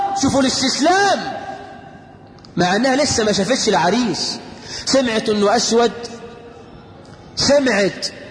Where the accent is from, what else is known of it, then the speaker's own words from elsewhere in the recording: Egypt; اللهم اجعل بلدنا مصر آمنة مطمئنة